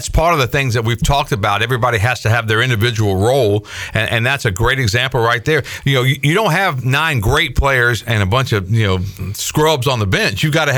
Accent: Greenville, North Carolina, United States; Well, I'm from Greenville, watch East Carolina baseball, big fan of the Pirates, and I cover them for a living.

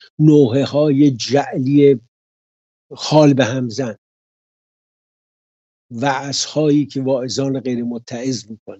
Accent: Iran; now in London, United Kingdom; خجالت کشتم یکی بفهمه ایرانیه، منم ایرانیم

